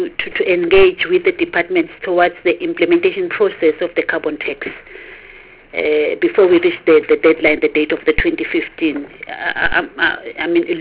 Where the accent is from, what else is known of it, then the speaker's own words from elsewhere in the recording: KwaZulu-Natal, South Africa; it's not because I'm coming from KwaZulu-Natal